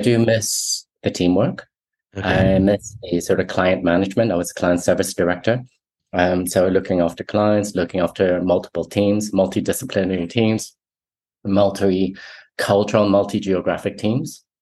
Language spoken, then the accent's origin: English; Singapore; also born or lived in Taiwan / United Kingdom; I was born in Taiwan. I grew up in Singapore in the UK. My mom's Taiwanese, stepdad's German English.